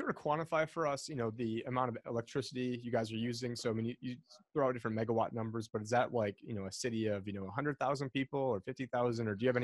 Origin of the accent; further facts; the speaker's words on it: Syracuse, New York, United States; Cause I'm originally from Syracuse, New York